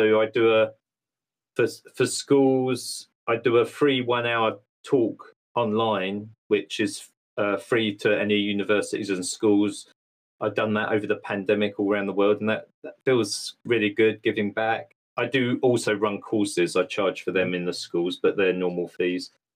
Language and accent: English; United Kingdom; moved away as an adult; now in Sweden; Well, I'm British, but I live in Sweden. I've been living here for 6 years. I'm actually a Swedish citizen now.